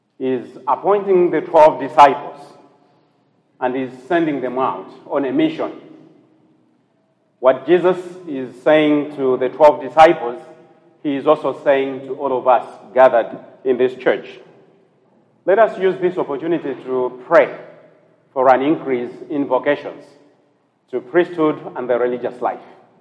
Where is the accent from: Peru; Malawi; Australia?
Malawi; now in United States; I come from Malawi on the southern eastern coast of Africa. And this June, I'm clocking 1 year here in the United States.